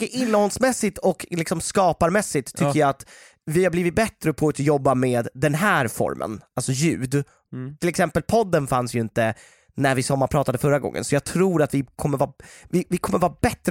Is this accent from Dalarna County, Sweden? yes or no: yes; Dalarna County, Sweden; Nu åker vi till skogarna i Dalarna där jag växte upp.